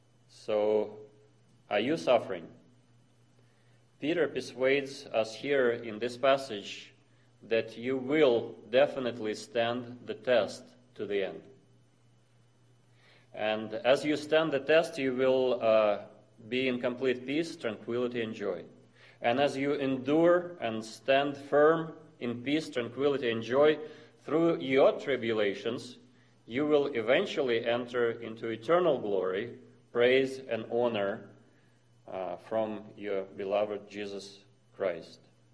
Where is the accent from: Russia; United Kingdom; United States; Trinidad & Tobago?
Russia; English is a second language; moved away; These are Russian people that we lived amongst, that I was born in Russia and I lived amongst them.